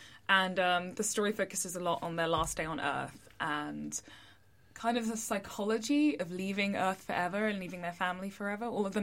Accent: United Kingdom; it also was kind of the first year I'd really thought a lot about being British. Because like my parents are Nigerian, and for about half of my gap year, I went to Ghana where my mum was working. And then I came back and the London Olympics were on.

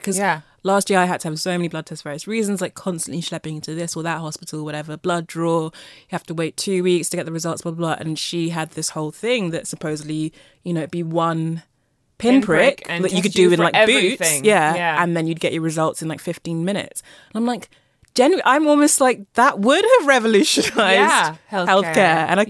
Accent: Nigeria; I'm Nigerian.

